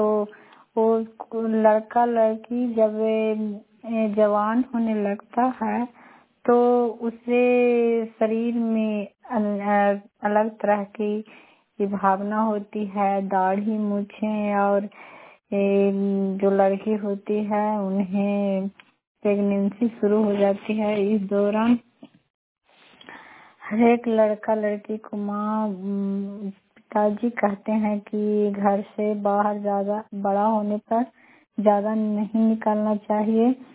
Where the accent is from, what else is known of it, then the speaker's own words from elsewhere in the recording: Bihar, India; मैं नगर नौसा प्रखंड से हूँ, नालंदा जिला से।